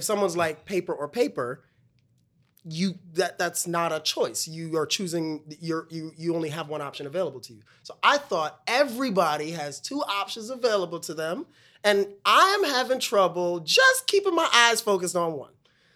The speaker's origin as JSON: {"language": "English", "town": "Brooklyn", "region": "New York", "country": "United States", "tie": "born or raised there", "said": "But my family's from the West Indies. And so growing up, I grew up in going to a church in Brooklyn that was a very West Indian church."}